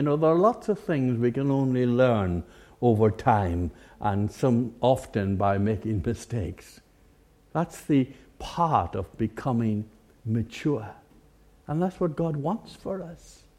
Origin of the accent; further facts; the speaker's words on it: Ireland; I come from Ireland, as you know. I was brought up in the country.